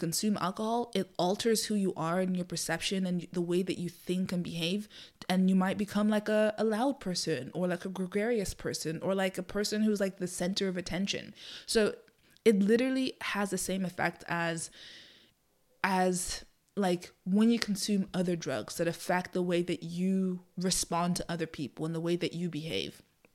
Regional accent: Ireland; I grew up in Ireland, as I might have mentioned in other episodes.

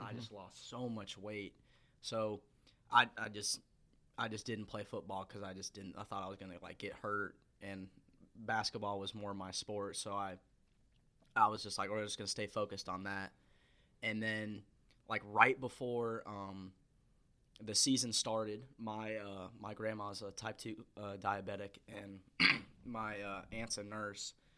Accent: Bloomington, Indiana, United States; I'm from Bloomington, Indiana, and I was diagnosed with diabetes when I was in eighth grade.

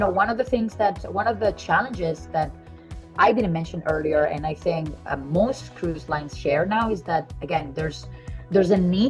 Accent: Barcelona, Catalonia, Spain; as Spaniards do. You know, I'm originally from Barcelona, so I like to be very straightforward

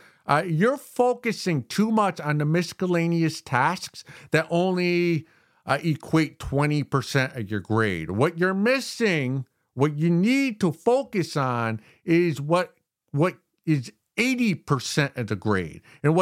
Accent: United States; And we're American, so we're all on drugs.

